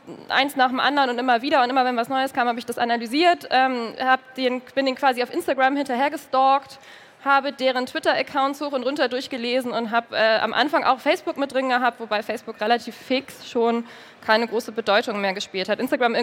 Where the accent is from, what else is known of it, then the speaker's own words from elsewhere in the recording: Hamburg, Germany; Also, ja, ich komme aus Hamburg, ich habe meinen Bachelor in Hamburg gemacht, ich habe meinen Master in Hamburg gemacht